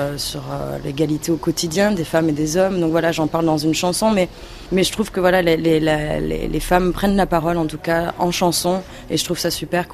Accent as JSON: {"language": "French", "region": "South", "country": "France", "tie": "born or raised there", "said": "Moi, en rentrant chez moi dans le Sud, je suis retournée sur des plages que je fréquentais pendant mon enfance."}